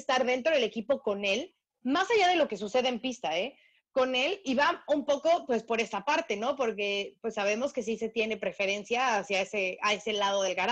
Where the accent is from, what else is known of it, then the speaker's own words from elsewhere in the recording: Mexico; estos pequeños detallitos que a lo mejor a mí como mexicana me pueden brincar